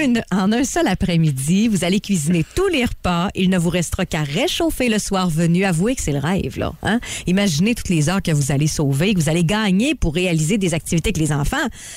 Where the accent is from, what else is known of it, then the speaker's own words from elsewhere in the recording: Quebec, Canada; Chez nous, au Québec...